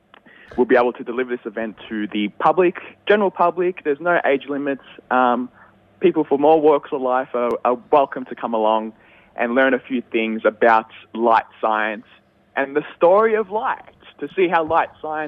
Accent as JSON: {"language": "English", "town": "Shepparton", "region": "Victoria", "country": "Australia", "tie": "born or raised there", "said": "Well, I was actually born and raised in Shep, so I'm a Shep boy."}